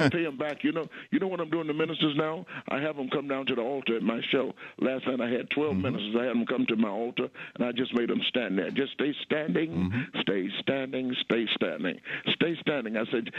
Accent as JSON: {"language": "English", "town": "Atlanta", "region": "Georgia", "country": "United States", "tie": "born or raised there", "said": "Well, I grew up in Atlanta, Georgia."}